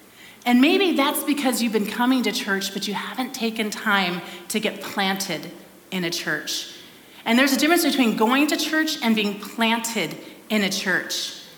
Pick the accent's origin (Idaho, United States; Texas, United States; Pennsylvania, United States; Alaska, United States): Alaska, United States; Kodiak Island; Just saying the word makes me smile because I grew up in Kodiak Island, and there's cedar logs that would roll up on the island